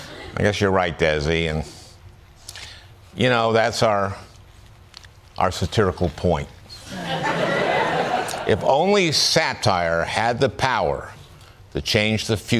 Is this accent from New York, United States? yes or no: yes; New York, United States; As a New Yorker, I've always kind of assumed that it was taken away by some garbage fairy after I put it outside my apartment.